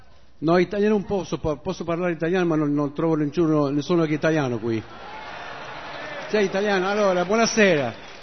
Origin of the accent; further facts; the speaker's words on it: New York, United States; also born or lived in Argentina; I was born in Argentina. I was raised in New York.